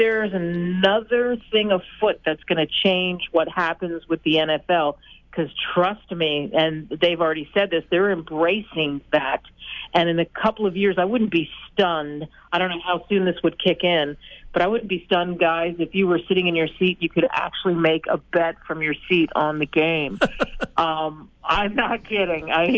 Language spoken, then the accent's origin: English; Northeast, United States; now in Dallas, United States; I'm from the Northeast, but I'm located in Dallas now, and that's where I do my show, out of Dallas.